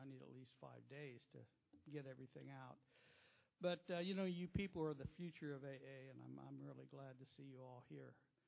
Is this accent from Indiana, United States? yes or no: yes; Muncie, Indiana, United States; born there; I was born in Muncie, Indiana.